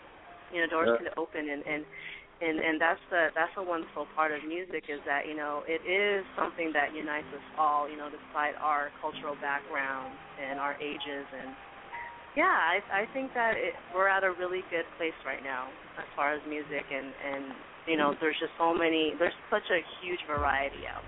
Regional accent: Philippines; I am a Filipina from the Philippines, you know, creating and performing soul music.

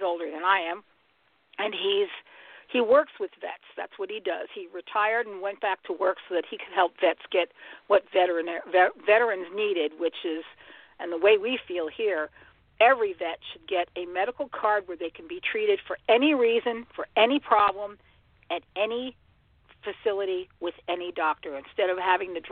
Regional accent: Tamworth, New Hampshire, United States; I grew up on a farm, I did not grow up in a suburban area. I grew up in Tamworth, New Hampshire, and I was at my grandparents' farm all the time

